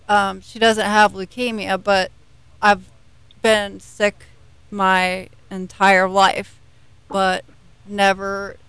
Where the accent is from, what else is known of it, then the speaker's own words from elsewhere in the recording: Ohio, United States; now in Atlanta, United States; because we're originally from Ohio, born in Ohio, moved to Atlanta in 2009